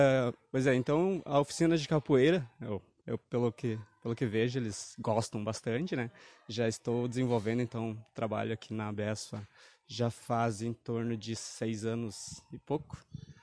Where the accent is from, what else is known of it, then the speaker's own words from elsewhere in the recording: Passo Fundo, Rio Grande do Sul, Brazil; eu também venho de projeto social, sou de Passo Fundo, né? Comecei o projeto social na Leão 13 de Passo Fundo. Comecei isso lá com 8 anos de idade.